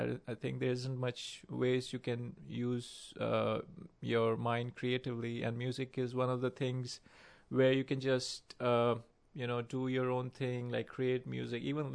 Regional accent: New Delhi, Delhi, India; moved away as an adult; now in United States; I'm originally from India, New Delhi, and I was born there, raised there. Moved to the US about 4.5 years back.

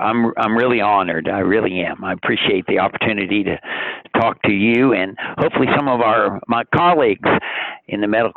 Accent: Huntington, West Virginia, United States; born there; Well, I grew up in a small town. I was born in Huntington, West Virginia. Most people remember that area where Marshall University was.

